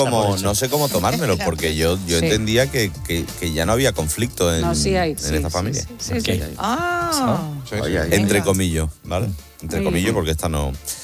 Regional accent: Bilbao, Basque Country, Spain; yo sabes que soy de Abando, en concreto está en Abando

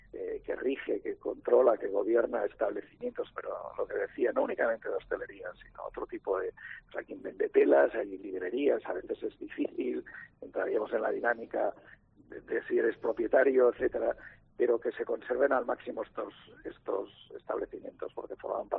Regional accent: Cádiz, Andalusia, Spain; Tú sabes que a mí me encanta todo lo que es la cultura andaluza en toda su expresión y soy muy gaditano.

